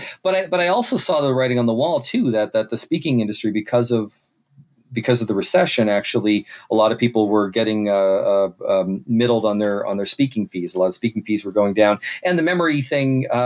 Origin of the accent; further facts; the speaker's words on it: Kitchener-Waterloo, Ontario, Canada; Well, I come from Kitchener-Waterloo. That's where I grew up in Ontario.